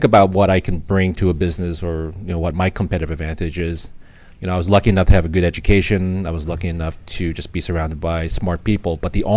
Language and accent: English; New York City, New York, United States; born there; I was born in New York City.